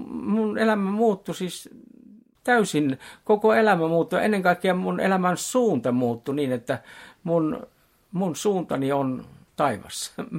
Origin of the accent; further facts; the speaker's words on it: Joensuu, North Karelia, Finland; siellä kotikaupunkini Joensuun kadulla käveli